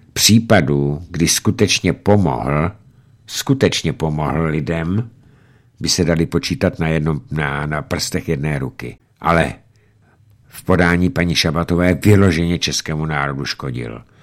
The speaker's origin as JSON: {"language": "Czech", "town": "Jáchymov", "region": "Karlovy Vary Region", "country": "Czechia", "tie": "born or raised there", "said": "já jsem vyrůstal v rodině politického vězně v Jáchymově"}